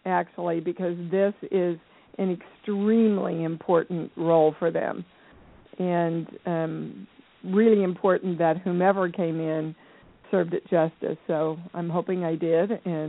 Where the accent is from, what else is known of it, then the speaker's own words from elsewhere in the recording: Kansas, United States; moved away as an adult; Well, I came from Kansas, never been out of Kansas in my life when I moved to New York